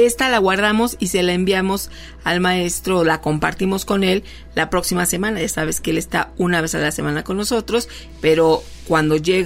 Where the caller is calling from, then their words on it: Corregidora, Querétaro, Mexico; Saludos, soy de Corregidora Querétaro … los estoy escuchando en este momento.